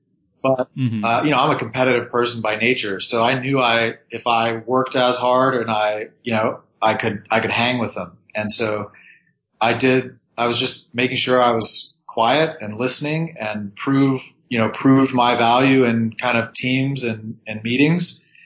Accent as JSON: {"language": "English", "region": "Midwest", "country": "United States", "tie": "born or raised there", "said": "So I grew up in the Midwest and did a traditional kind of path."}